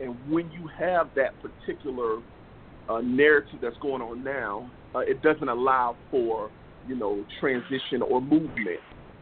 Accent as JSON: {"language": "English", "town": "Riviera Beach", "region": "Florida", "country": "United States", "tie": "born or raised there", "said": "I ultimately chose to become a police officer in Riviera Beach because it was my hometown"}